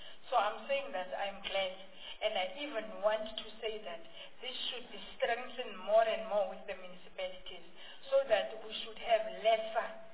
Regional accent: Upington, Northern Cape, South Africa; I'm talking from experience because I am from Upington.

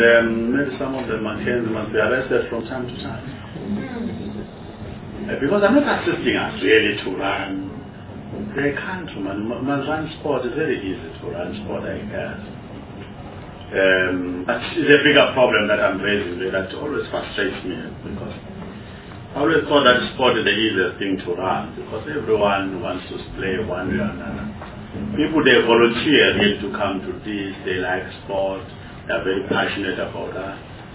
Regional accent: Soweto, Gauteng, South Africa; The fact that I'm from Soweto, you're from Frantic, can't be a problem.

